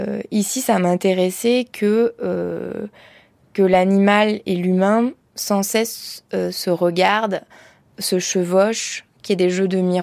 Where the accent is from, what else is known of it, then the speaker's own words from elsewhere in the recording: Auvergne-Rhône-Alpes, France; parce que j'ai vivé à un moment donné en ville et tout ça, que j'étais partie de l'Ardèche